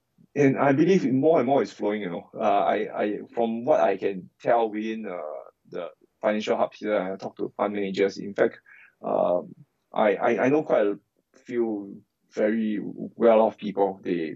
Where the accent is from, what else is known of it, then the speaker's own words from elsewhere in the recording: Singapore; Yes, I grew up in Singapore all my life, here all my life.